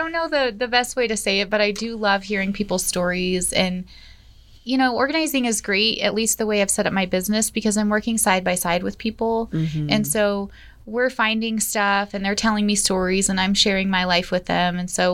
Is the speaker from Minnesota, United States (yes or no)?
no; Denver, Colorado, United States; born there; now in Colorado Springs, United States; Yep. I was born in Denver. Moved here, like, I think it's got to be 8 years by now.